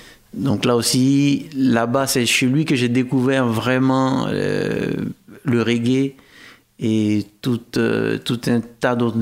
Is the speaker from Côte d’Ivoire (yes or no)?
yes; Côte d’Ivoire; moved away as an adult; now in France; Ben, je suis resté en Côte d'Ivoire jusqu'à l'âge de 22 ans. 22 ans, ouais. J'ai fait toute mon enfance en Côte d'Ivoire. 22 ans, et puis après, je suis venu en France.